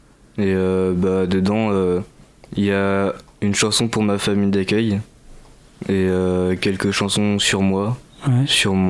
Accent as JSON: {"language": "French", "town": "Niort", "region": "Nouvelle-Aquitaine", "country": "France", "said": "Moi, je viens de Niort, dans les Deux-Sèvres."}